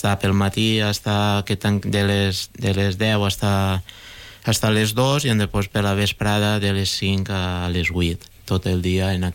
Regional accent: Llíber, Valencian Community, Spain; born there; jo he nascut a Llíber i en aquests moments soc l'alcalde

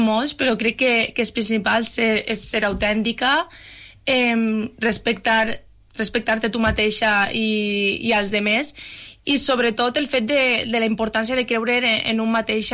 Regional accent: Benissa, Valencian Community, Spain; estic recolzada per el meu poble de Benissa.

